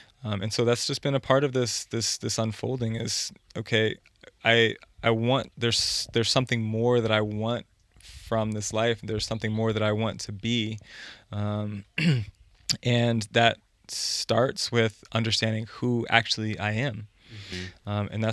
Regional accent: Washington, United States; moved away as an adult; I'm originally from the States, from Washington State. And yeah, I've been abroad for, I guess coming on 14 years now. So I moved out of the States when I was 24.

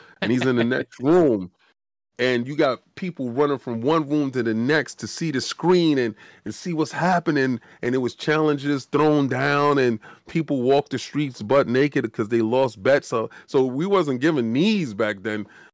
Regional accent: Bronx, New York, United States; we come from the South Bronx. And it's worse now, if you can believe it. But it was very bad then. And I come from the worst side, right?

